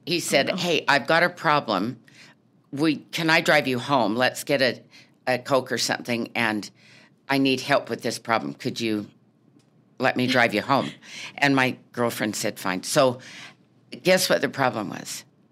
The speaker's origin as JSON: {"language": "English", "town": "Burbank", "region": "California", "country": "United States", "tie": "born there", "said": "Okay, I was born in Burbank, California. Lived there 5 years, but we went to the ocean every day of my life."}